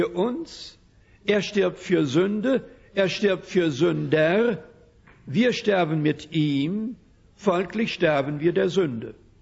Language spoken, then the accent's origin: German; Saskatchewan, Canada; Später kam er nach Saskatchewan, wo ich aufgewachsen bin. Und dort in meiner Heimatgemeinde wurde er Pastor.